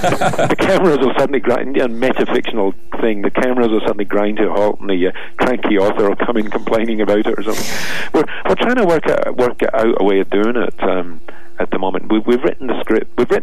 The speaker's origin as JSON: {"language": "English", "country": "Australia", "said": "And they approached me, and I think they see me something like as an Australian Larry David."}